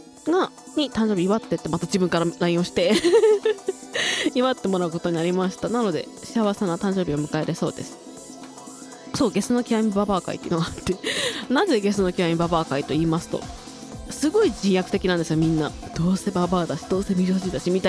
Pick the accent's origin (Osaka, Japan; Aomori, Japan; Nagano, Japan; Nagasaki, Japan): Aomori, Japan; Mutsu; まず出身地、皆さんもう知ってると思うけど青森県です。青森県むつ市出身です。青森県のむつってどんなとこって、恐山があるところです。三大霊場ですね。